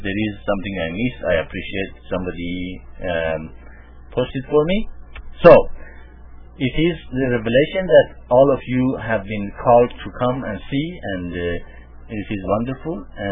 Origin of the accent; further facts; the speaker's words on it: Tehran, Tehran Province, Iran; now in United States